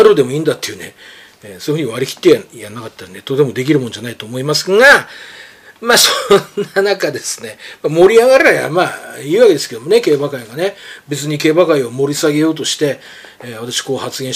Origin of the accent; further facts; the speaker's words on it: Nemuro, Hokkaido, Japan; 私の田舎の北海道のね、根線原野、北海道根室、あの辺一帯ね、まあ牧畜も盛んで、畜産業盛んですからね